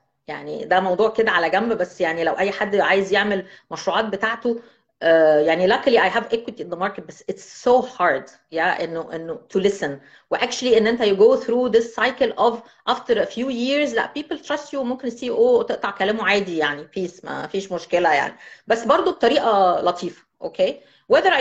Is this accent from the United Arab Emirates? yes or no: no; Egypt; وبالذات ان انا لوكال من مصر، عرفت هم غالبا مشاكلهم ايه